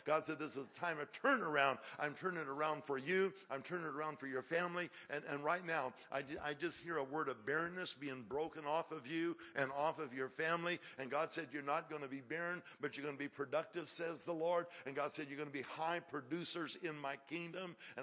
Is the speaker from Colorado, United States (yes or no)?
yes; Denver, Colorado, United States; You know, I'm from Denver, Colorado. That's my native home.